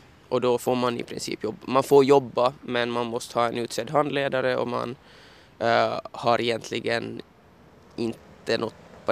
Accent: Hanko, Uusimaa, Finland; Jag är ju uppvuxen i Hangö, så det är ju mina hemtrakter

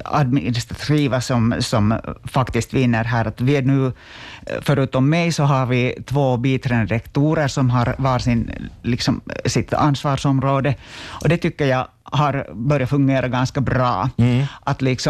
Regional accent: Vaasa, Ostrobothnia, Finland; also born or lived in Turku; Alltså, jag är liksom infödd Vasabo, men har bott ganska länge i Åbo. Sen när jag startade studera där i mitten av 80-talet.

